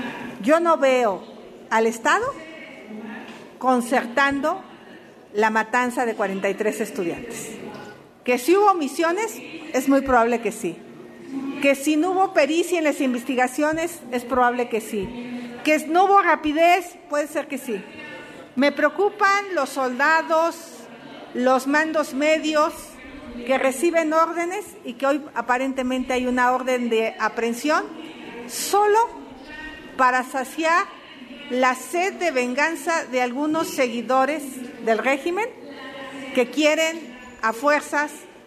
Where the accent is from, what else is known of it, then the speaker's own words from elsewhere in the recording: Hidalgo, Mexico; soy hidalguense, fui adversaria política de Murillo Caram muchos años, como oposición en Hidalgo.